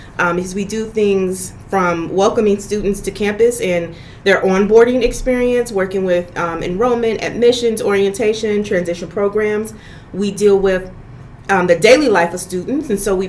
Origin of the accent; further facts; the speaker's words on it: Detroit, Michigan, United States; I am originally from Detroit, and I have lived in many states, but I claim Detroit as home.